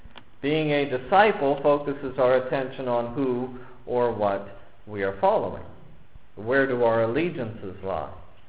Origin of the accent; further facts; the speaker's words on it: Erie, Pennsylvania, United States; I remember coming across many people in the church I grew up in Erie